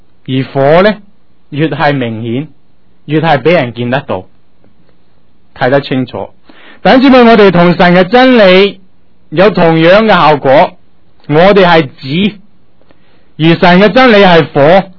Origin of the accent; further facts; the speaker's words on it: China; 唔单单係我哋中国人嘅性格嘅